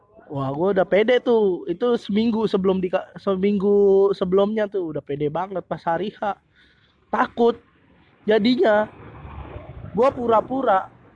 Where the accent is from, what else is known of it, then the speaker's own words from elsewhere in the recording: Gunung Kidul, Special Region of Yogyakarta, Indonesia; moved away as an adult; now in Jakarta, Indonesia; Jauh perjalanan gua dari Gunung Kidul ke